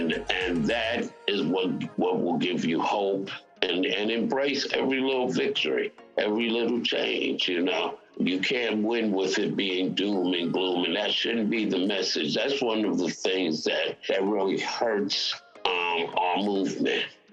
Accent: New York, United States; I grew up in New York. I was never in a segregated school

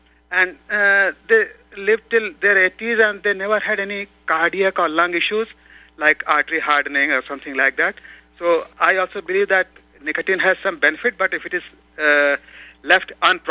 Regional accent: India; I just wanted to tell something anecdotal from the days I was growing up in India

